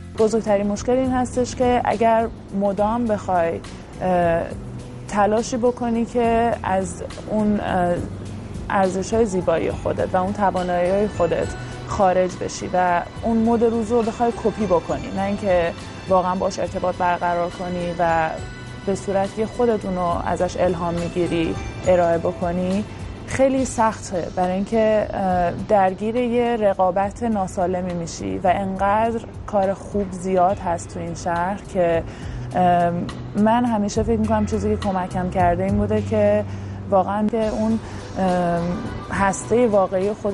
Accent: Iran; moved away as an adult; now in New York, United States; من از ایران مستقیم اومدم نیویورک

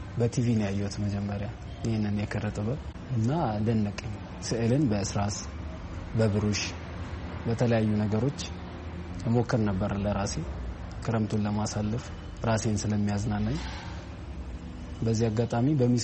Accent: Addis Ababa, Ethiopia; born or raised there

